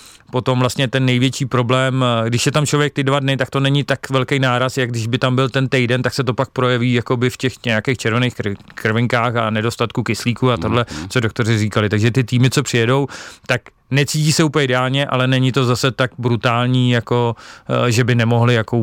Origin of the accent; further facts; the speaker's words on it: České Budějovice, South Bohemian Region, Czechia; jsem z Budějovic, nedám na své rodné město dopustit